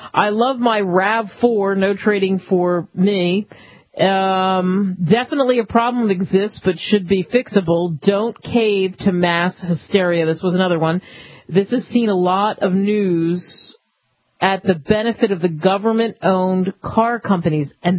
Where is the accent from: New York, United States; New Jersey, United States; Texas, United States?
New Jersey, United States; because I grew up in Jersey where you couldn't pump your own gas. It was illegal.